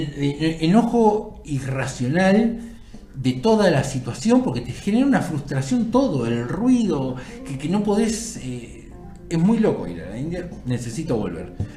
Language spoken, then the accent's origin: Spanish; Argentina; Vos sos argentino, ¿no? Yo también.